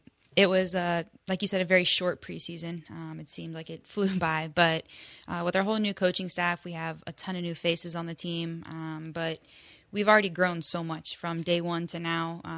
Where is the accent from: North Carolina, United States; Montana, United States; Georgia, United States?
Georgia, United States; Yeah, but I grew up in Georgia, and I played pretty much for one club team the whole time, was Concord Fire.